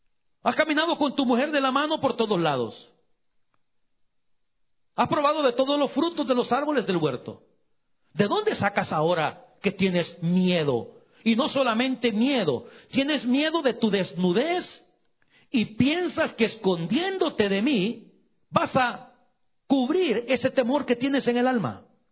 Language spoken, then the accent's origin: Spanish; El Salvador; moved away as an adult; now in Canada; fue cuando veníamos precisamente para Canadá hace 32 años. Nosotros vendimos todo lo que teníamos allá en mi país, en mi rancho en El Salvador.